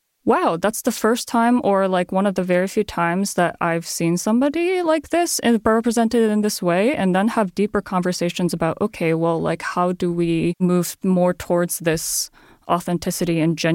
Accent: Japan; now in United States; I come from Japan

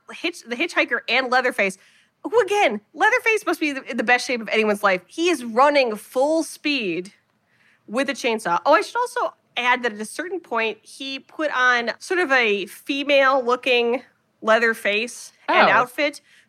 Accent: Ohio, United States; So I'm from Ohio and Allison is from Maryland.

